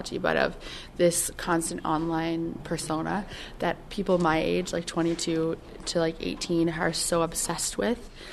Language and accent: English; Leesburg, Virginia, United States; I'm from Leesburg, Virginia, and I studied economics here at Roger Williams University.